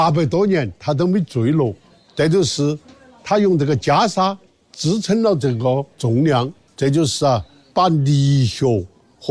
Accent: Sichuan, China; 你们叫热闹，我们四川人叫闹热。

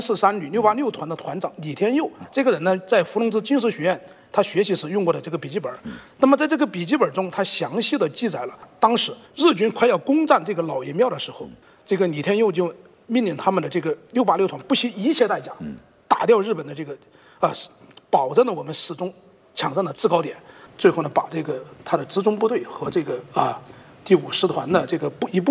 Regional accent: China; 这个时候，我们中国人有没有信心啊？

